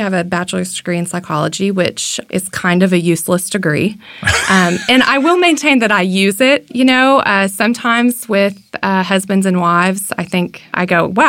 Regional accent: Mansfield, Texas, United States; now in Houston, United States; I'm from Mansfield, Texas, which is just outside of Fort Worth. Grew up there, went to school at UNT, met your son, and we were in Dallas, and then kind of made our way to Houston

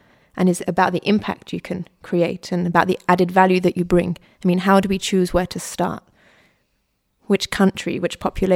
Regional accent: London, United Kingdom; I mean, I'm originally from London, so maybe in London, to be poor in London might mean you don't have a television

